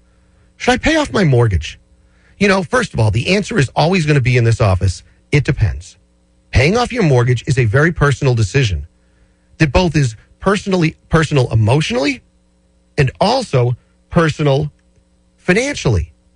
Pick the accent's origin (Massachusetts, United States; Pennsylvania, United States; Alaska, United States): Massachusetts, United States; Peabody; I've grown up here. I've lived in Peabody. I was born in Peabody, lived here since 1966.